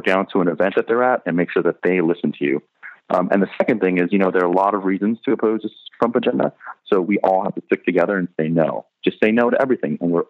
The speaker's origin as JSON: {"language": "English", "region": "California", "country": "United States", "said": "I'm from California originally."}